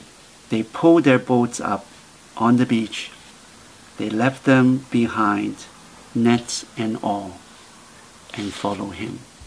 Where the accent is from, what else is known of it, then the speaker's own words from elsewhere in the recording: Canada; not because we are Chinese Canadian, not because we are more sophisticated, more intelligent